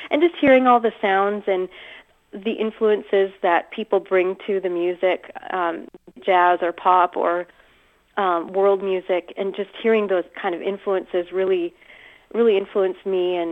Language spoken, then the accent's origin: English; British Columbia, Canada; I grew up in British Columbia